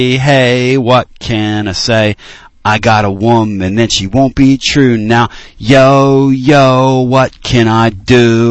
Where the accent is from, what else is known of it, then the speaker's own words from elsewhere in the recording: Pennsylvania, United States; Growing up in Big Five country where everybody played everybody and everybody made time for everybody, up there in the Philadelphia area, it was a beautiful thing.